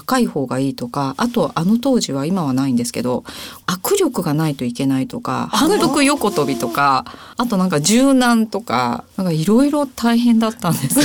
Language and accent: Japanese; Kansai, Japan; 私関西なんですけど、その当時梅田っていうところでNTT の大阪梅田北支店というところで働いておりまして